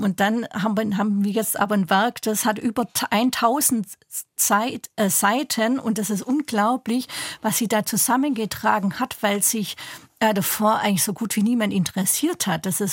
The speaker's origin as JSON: {"language": "German", "region": "Southern Germany", "country": "Germany", "said": "vor allem auch im süddeutschen Raum, wo ich herkomme."}